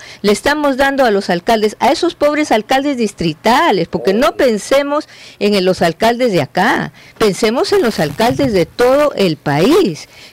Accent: Peru; nosotros como peruanos en la Constitución le estamos considerando como natural y como fundamental de la sociedad.

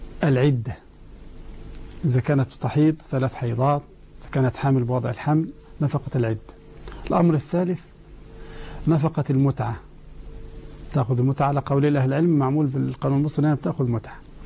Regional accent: Egypt; المهر عندكم عندنا في مصر اسمه القائمة

